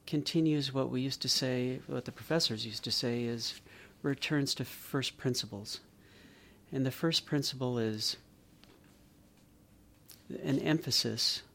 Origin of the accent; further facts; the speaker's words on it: San Francisco, California, United States; Well, I'm really from the West Coast, so I'm from San Francisco.